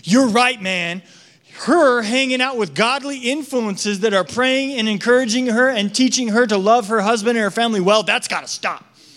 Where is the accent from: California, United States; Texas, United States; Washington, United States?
Washington, United States; and I grew up in Washington. Like, we don't do ocean stuff in Washington.